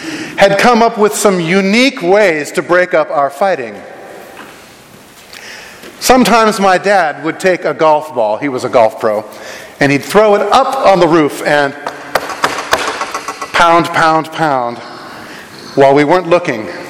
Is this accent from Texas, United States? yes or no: no; Honolulu, Hawaii, United States; My little brother and I watched it all the time when we were growing up in Honolulu.